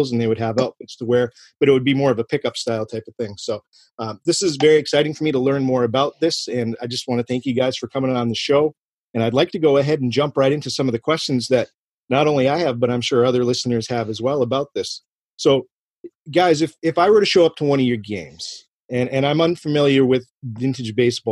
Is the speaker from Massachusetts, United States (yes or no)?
yes; Clinton, Massachusetts, United States; I grew up right outside of Clinton, Massachusetts, and they have their claim to fame.